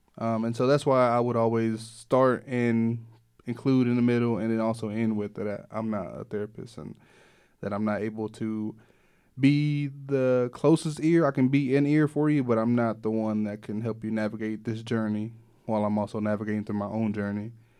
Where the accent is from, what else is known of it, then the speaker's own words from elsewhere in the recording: Waco, Texas, United States; especially in my lifetime of growing up in a very tight-knit community like South Waco.